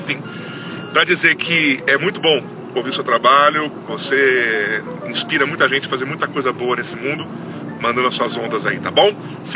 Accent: São Paulo, Brazil; tenho 43 anos, sou aqui do interior de São Paulo, como você, pouco menos do interior de Campinas.

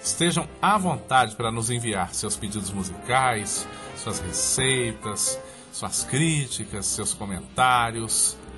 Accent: Sete Lagoas, Minas Gerais, Brazil; eu sou mineiro de Sete Lagoas

